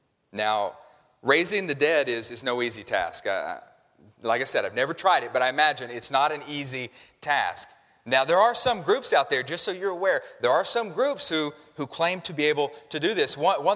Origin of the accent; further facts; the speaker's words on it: Fayetteville, Arkansas, United States; Well, I know where I'm from in Arkansas. If people ask me where I'm from, I say, I'm near Fayetteville, Ark